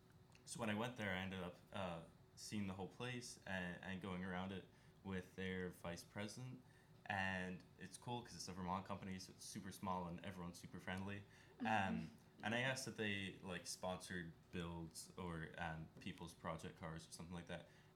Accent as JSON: {"language": "English", "region": "Scotland", "country": "United Kingdom", "said": "because I'm Scottish."}